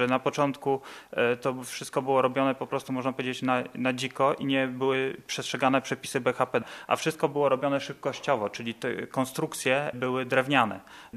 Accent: Kowary, Lower Silesian Voivodeship, Poland; urodziłem się w Kowarach. Moja mama pochodzi z Beskidów, to są górale, jak ustaliłem, górale biali, czyli moja mama jest góralką białą dokładnie.

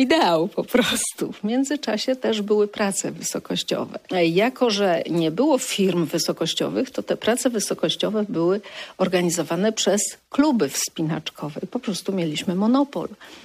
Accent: Wrocław, Lower Silesian Voivodeship, Poland; Ja się urodziłam we Wrocławiu i Wrocław jako wielkie miasto daje duże możliwości, więc jako małe dziecko mogłam spróbować wszystkiego.

